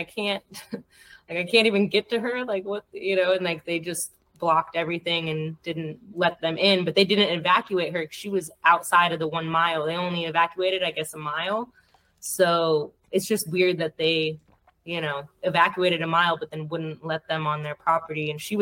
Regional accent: Phoenix, Arizona, United States; also born or lived in Utah; so I'm from Phoenix originally, and was in Utah and, like, mainly on the West Coast before I moved here.

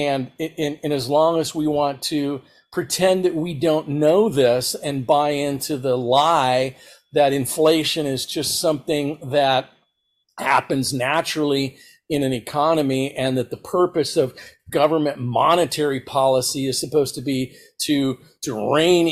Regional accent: United States; because I'm an American

